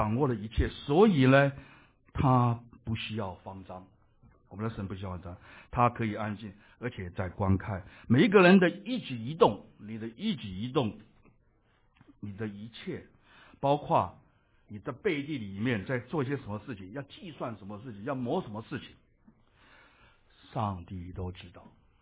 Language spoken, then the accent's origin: Chinese; Taiwan; accent: Taiwanese; 大家刚才主席有介绍我是从哪里来的，所以你们听到台湾口音了啊，好，不要见怪啊，台湾口音很好听的啊